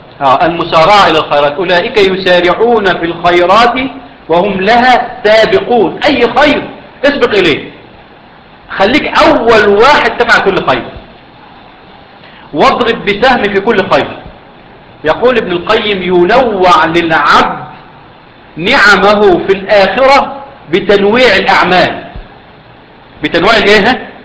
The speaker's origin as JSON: {"language": "Arabic", "country": "Egypt", "said": "يعني عندنا في مصر في سنه من السنوات مش فاكر كانت 2000 ولا امتى"}